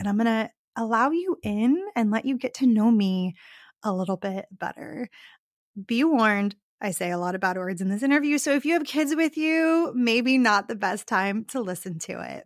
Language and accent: English; Arizona, United States; born or raised there; now in Virginia, United States